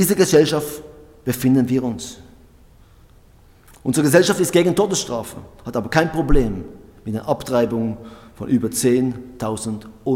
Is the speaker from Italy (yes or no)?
no; Switzerland; Und wir als Schweizer Volk haben dafür gestimmt.